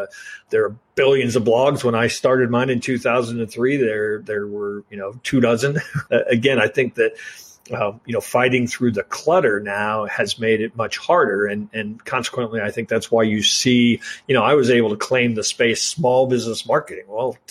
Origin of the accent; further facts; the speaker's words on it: Midwest, United States; hey, I'm a guy from the Midwest who thinks about, you know, practical ways to do things.